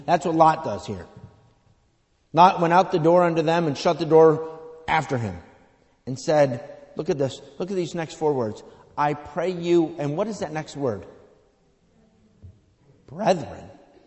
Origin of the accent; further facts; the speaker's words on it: Irondequoit, New York, United States; I grew up in East Irondequoit. Went to Eastridge High School.